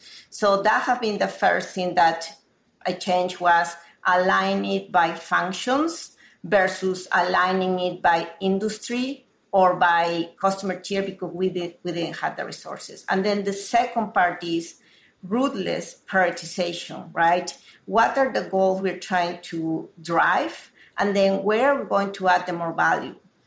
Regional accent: Peru; moved away as an adult; I am originally from Peru. I grew up in Latin America and came here 20 years ago to pursue a career in marketing

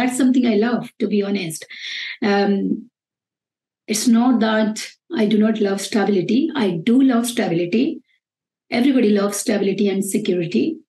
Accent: Bangalore, Karnataka, India; English is a second language; moved away as an adult; I came from Bangalore, which is a very happening and very noisy place.

